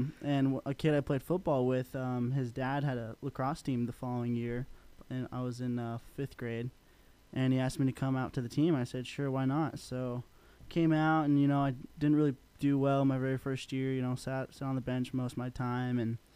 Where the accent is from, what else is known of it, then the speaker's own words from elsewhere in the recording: Santa Cruz, California, United States; born there; I knew I wanted to go back to California because, you know, I was born in Santa Cruz.